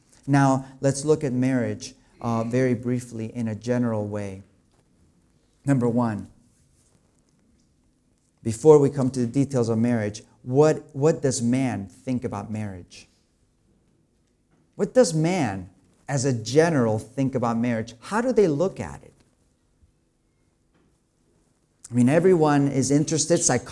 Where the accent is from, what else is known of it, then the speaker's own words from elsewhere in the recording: Spain; when I was raised in Spain.